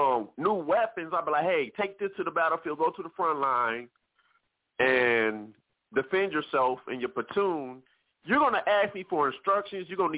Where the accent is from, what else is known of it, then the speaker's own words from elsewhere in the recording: Detroit, Michigan, United States; I'm from Detroit, Michigan, and I'm a single guy